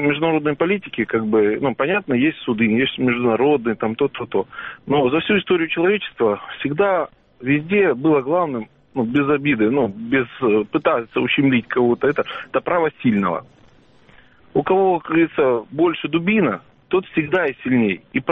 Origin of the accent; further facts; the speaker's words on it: Krasnodar, Krasnodar Krai, Russia; Ну, я часто бываю в Крыму, но я с Кубани, с Краснодара.